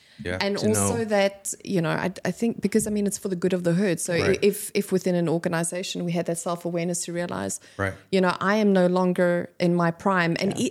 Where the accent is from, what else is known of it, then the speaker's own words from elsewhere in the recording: South Africa; I'm South African.